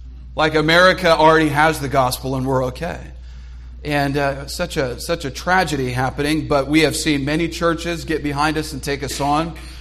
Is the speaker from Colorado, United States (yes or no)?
no; San Diego, California, United States; Where we're from in California, some of you may not know, we're from San Diego, California, me and my wife and my son